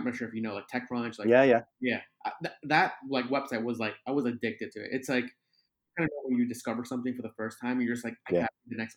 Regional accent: Long Island, New York, United States; so I grew up in New York, so Long Island.

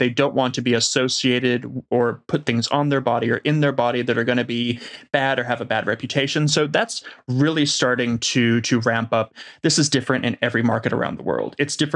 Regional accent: Los Angeles, California, United States; also born or lived in New York / Shanghai / Seoul; now in Melbourne, Australia; So for anybody listening, I'm originally from Los Angeles, but I do live in Melbourne. I've lived kind of all over the world. So New York, Shanghai, Seoul, and now here.

